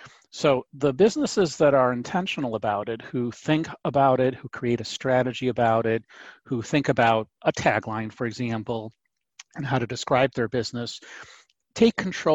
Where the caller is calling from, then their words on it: Illinois, United States; I am in the suburbs of Chicago, Illinois.